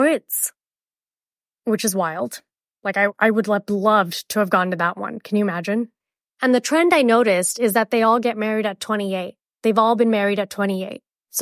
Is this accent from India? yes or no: yes; India; I'm really excited for that as an Indian.